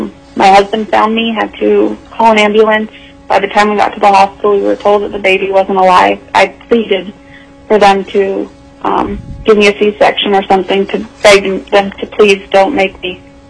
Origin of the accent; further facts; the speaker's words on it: Palmer, United States; I'm from Palmer.